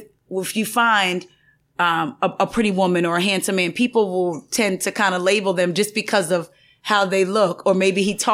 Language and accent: English; New Jersey, United States; I'm from Jersey, so.